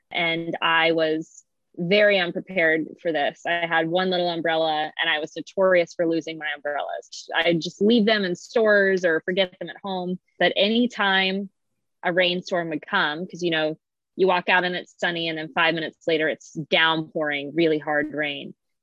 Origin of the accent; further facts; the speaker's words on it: East Coast, United States; Because here, growing up on the East Coast, we'll get storms, but they're always forecasted